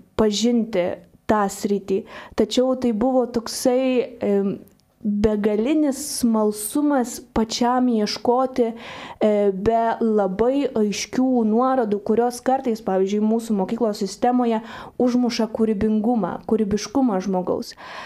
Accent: Utena, Utena County, Lithuania; teatro netgi mano krašte, aš esu iš Utenos, tokia kaip po nebuvo.

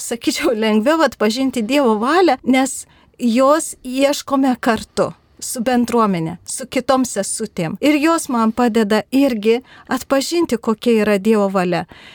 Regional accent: Samogitia, Lithuania; esu iš Žemaitijos

